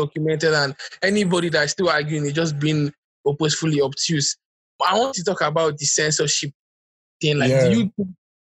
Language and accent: English; Seychelles; I'm from Seychelles.